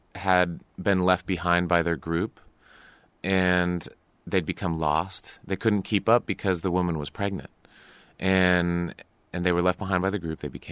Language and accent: English; Arizona, United States; I grew up in Arizona, and my mother was a park ranger. So I grew up in all of these, you know, amazing outdoor natural places. I grew up very close to the desert. And, you know, I spent almost my entire life in Arizona.